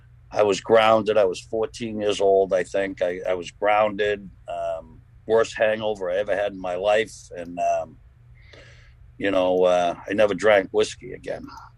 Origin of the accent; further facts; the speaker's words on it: Danvers, Massachusetts, United States; And I grew up in Danvers, and there used to be a lot of package stores and a lot of bars in Danvers Square.